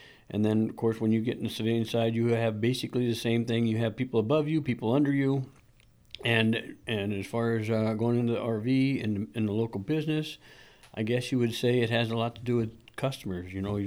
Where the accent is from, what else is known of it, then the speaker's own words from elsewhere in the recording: Gregory, South Dakota, United States; Yes, I was. I was born and raised there. I went to school in a couple of different schools there, and I was born in Gregory, South Dakota, and moved in Cologne, in that general vicinity